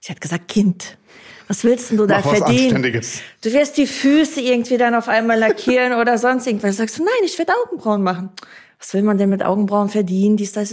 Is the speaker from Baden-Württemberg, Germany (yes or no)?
yes; Mannheim, Baden-Württemberg, Germany; also born or lived in Russia; Wir kommen ursprünglich aus Russland.